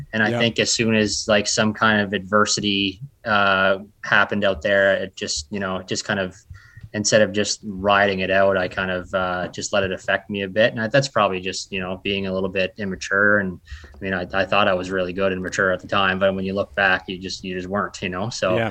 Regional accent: Glace Bay, Nova Scotia, Canada; So I grew up here in Glace Bay, but I used to drive about an hour to go work with Ted Stonehouse.

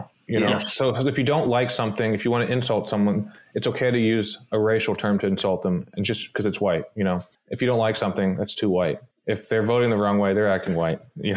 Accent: Maryland, United States; now in California, United States; I mean, I grew up in Maryland, live in California now

